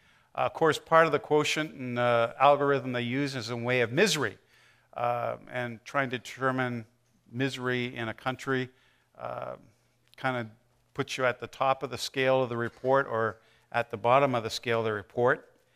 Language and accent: English; Canada; I'm a Canadian. I should be happy and say sorry to everybody, right?